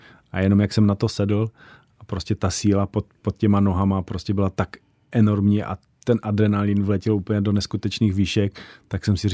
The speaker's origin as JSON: {"language": "Czech", "town": "Velké Hoštice", "region": "Moravian-Silesian Region", "country": "Czechia", "tie": "born or raised there", "said": "já rodák z Velkých Hoštic prostě vezmu a taky budu hrát tu ligu."}